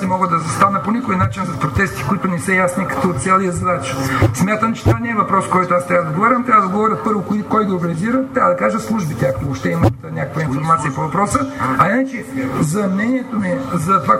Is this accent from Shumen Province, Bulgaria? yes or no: no; Perushtitsa, Plovdiv Province, Bulgaria; Аз все пак съм от Перущица и много добре познавам тази част от историята